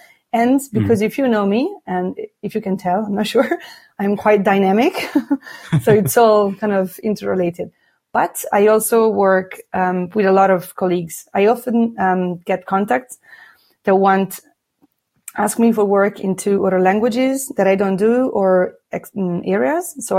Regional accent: Milan, Lombardy, Italy; English is a second language; moved away as an adult; also born or lived in Switzerland / Thailand / Laos / Cambodia; I was born and raised in Milan, in Italy, but I've been living in and traveling to more countries that I can't recall.

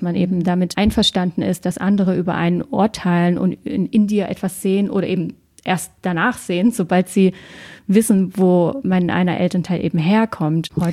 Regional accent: Germany; born there; Also ich bin im Jahre 88 geboren. Ich bin noch damals in der DDR geboren. Mein Vater ist ehemaliger Vertragsarbeiter. Meine Mutter ist Deutsche, sie kommt aus Sachsen.

